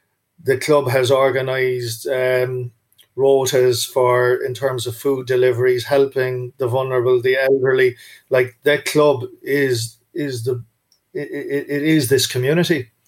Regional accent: Cork, Munster, Ireland; when I was growing up in Cork

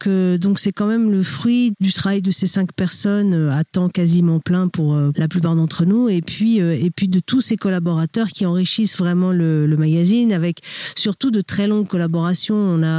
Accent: Auvergne-Rhône-Alpes, France; ma région d'origine, la Haute-Loire

